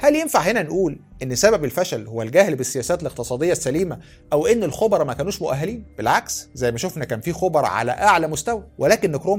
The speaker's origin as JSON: {"language": "Arabic", "country": "Egypt", "said": "عندنا في مصر كم مصنع منجم من بتوع غانا؟"}